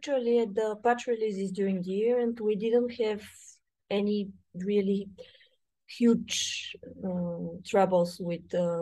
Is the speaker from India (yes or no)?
no; Bulgaria; English is a second language; now in Pittsburgh, United States; I'm originally from Bulgaria, currently situated in the United States, in Pittsburgh, Pennsylvania